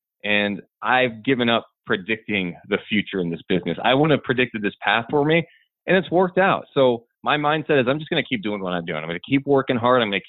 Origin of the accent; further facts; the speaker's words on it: Carmichael, California, United States; I'm also from Carmichael.